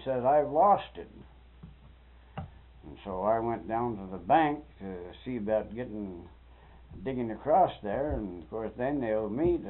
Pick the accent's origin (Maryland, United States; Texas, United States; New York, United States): New York, United States; Munsville; And where are you from up there? And I said, Munsville.